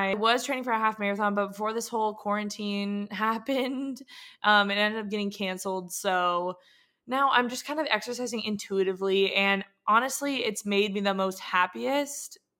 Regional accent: Carlsbad, California, United States; also born or lived in San Diego; I was living in California. That's where I grew up. I grew up in San Diego, Carlsbad specifically.

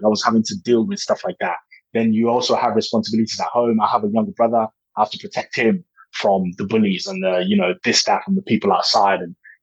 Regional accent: Nigeria; now in United Kingdom; Like I said, I come from Nigeria and I moved to England.

